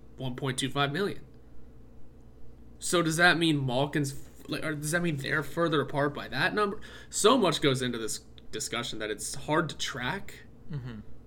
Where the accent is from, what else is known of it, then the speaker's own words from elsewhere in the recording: Pittsburgh, Pennsylvania, United States; but we're from Pittsburgh. We've seen teams not spend money.